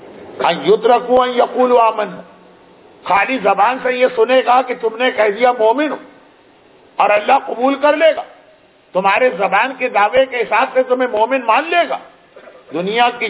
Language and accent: Urdu; Karachi, Sindh, Pakistan; میں کراچی کے جس علاقے میں میرا بچپنا گزرا، میرا لڑکپن گزرا، جوانی آئی، اب تو بڑھاپے کی منزلیں ہیں